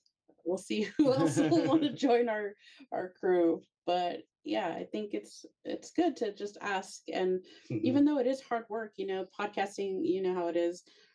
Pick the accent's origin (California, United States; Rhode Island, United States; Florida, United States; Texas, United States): California, United States; like, just to set the record straight, we are from the Central Valley, California. So mm-hmm. we're just in this like kind of small pocket.